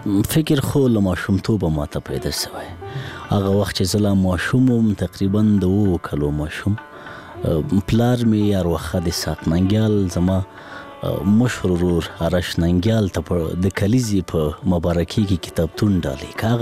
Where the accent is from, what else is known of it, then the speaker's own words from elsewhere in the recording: Laghman, Afghanistan; زه په لغمان کې پیدا شوم په لغمان کې را لوی شوم خوانځي مې په لغمان کې لوسته